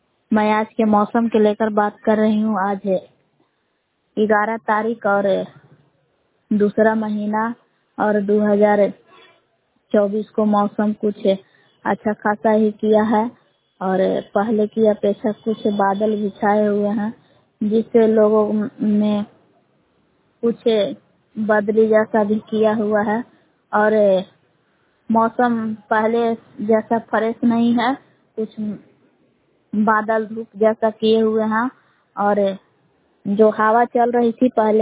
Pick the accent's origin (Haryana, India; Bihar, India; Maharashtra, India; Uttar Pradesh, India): Bihar, India; Bilas; ग्राम बिलास जिला कैमूर भभुआ के निवासी हूँ।